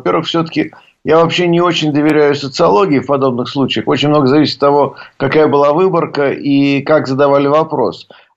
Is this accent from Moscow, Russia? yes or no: yes; Moscow, Russia; И кроме того, просто как москвич, я могу сказать, что он там нормально будет смотреться